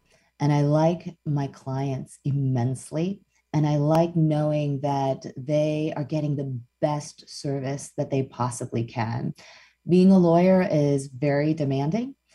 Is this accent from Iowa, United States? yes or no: no; Chicago, Illinois, United States; But first of all, I'm Korean American. I was born in Chicago, Illinois, and I've lived there my entire life. So there's a fair bit of Chicago in my diet.